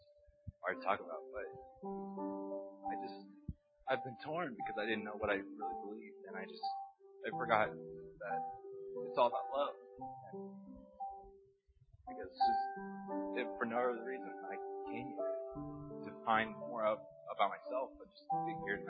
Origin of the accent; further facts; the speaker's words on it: United States; I'm from America.